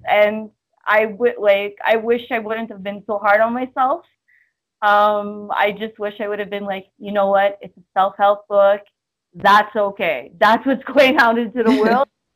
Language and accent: English; Canada; I grew up in Canada, but I was raised in like an Italian immigrant household